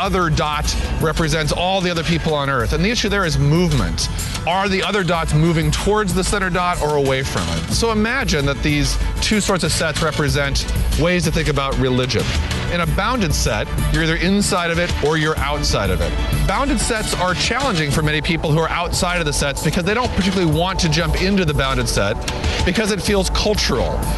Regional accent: Boston, Massachusetts, United States; I'm a Bostonian.

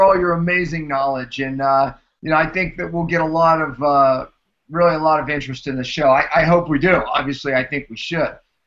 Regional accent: Pittsburgh, Pennsylvania, United States; I'm from Pittsburgh, AJ, and I'm going to say that none of those are grammatically correct. It's yins.

